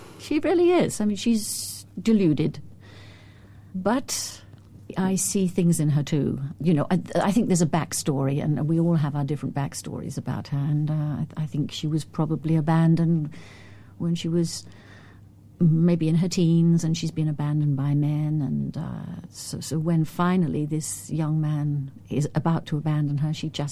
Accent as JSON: {"language": "English", "region": "London", "country": "United Kingdom", "tie": "born or raised there", "also_born_or_lived": "Wales", "said": "I'm half Welsh. When I was a kid, my sister and I used to, when the bombarding was bad in London, we would be sent off to Wales to stay with our grandparents in Pentrebach."}